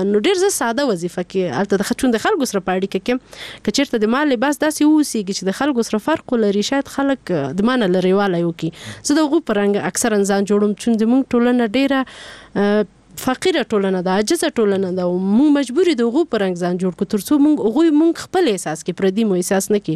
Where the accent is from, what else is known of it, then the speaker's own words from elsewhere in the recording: Peshawar, Khyber Pakhtunkhwa, Pakistan; زه په پیښور کې لوی شوم